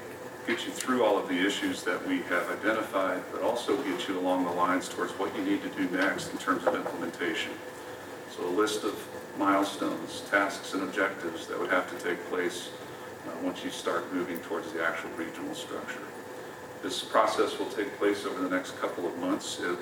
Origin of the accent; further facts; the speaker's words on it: Colorado, United States; I was fortunate to be part of two $1 billion in, investments in my home state of Colorado, one in the Denver area and one in the Colorado Springs area